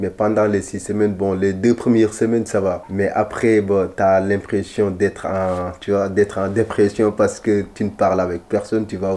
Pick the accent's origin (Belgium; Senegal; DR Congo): Senegal; now in France; vais peut-être rentrer chez moi. Bah, j'inviterai ma famille qui est là, tati et tonton. Ils vont venir chez nous au Sénégal.